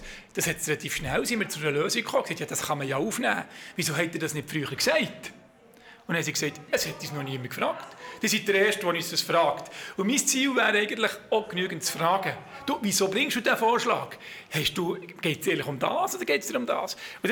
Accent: Switzerland; born there; Ich bin hier in der Schweiz geboren, gehöre zu den Leuten, die Chancen hatten in ihrem Leben.

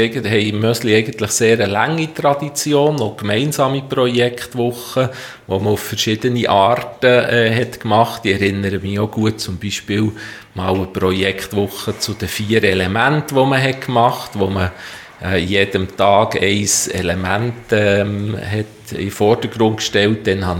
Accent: Thun, Bern, Switzerland; Ich bin in Thun aufgewachsen. Ja, in einem Quartier, so ähnlich wie es in Ostermundig auch Quartier gibt. Ich habe dort die Schule besucht, die Primarschule in Schönau und dann das Progymnasium

